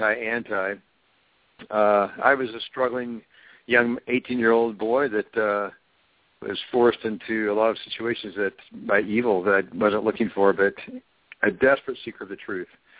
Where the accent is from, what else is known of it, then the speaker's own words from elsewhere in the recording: Kansas City, United States; I grew up in Kansas City.